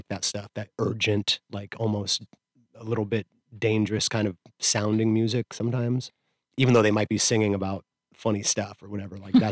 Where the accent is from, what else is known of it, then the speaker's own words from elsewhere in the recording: Vashon, Washington, United States; I grew up here in the Trolls Cottage on Vashon